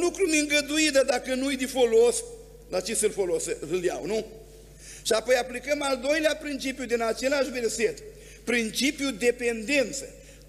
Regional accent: Bucovina, Romania; eu vin dintr-o zonă binecuvântată, sunt bucovinean.

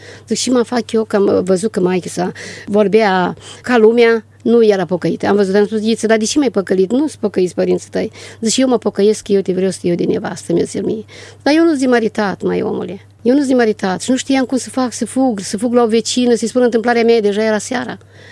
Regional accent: Iaslovăț, Suceava County, Romania; fată de la țară, nu știam, nu-s ca cum e în Suceava, în oraș, să cunoști băieți mai de tânără sau așa

